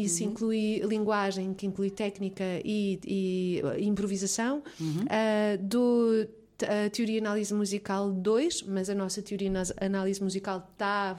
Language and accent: Portuguese; Barreiro, Setúbal, Portugal; Eu vivia na Baixa da Banheira, portanto, cresci no Barreiro com os meus avós, depois Baixa da Banheira e Val da Moreira.